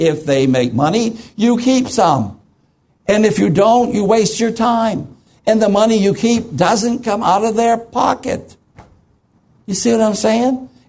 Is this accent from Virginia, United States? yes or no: no; Maine, United States; I was raised in the North Woods of Maine. We my brothers and I, we worked.